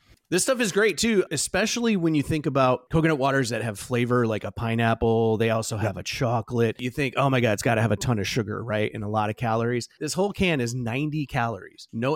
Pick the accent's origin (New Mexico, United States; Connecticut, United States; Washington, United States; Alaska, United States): Connecticut, United States; being originally from the great state of Connecticut, I really, really wanted to represent my home state.